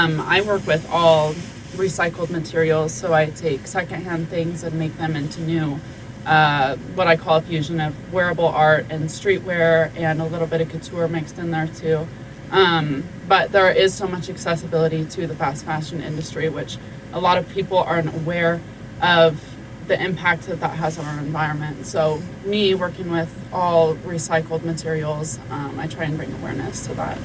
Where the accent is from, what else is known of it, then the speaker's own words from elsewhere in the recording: Casper, Wyoming, United States; I grew up right there in Casper, Wyoming.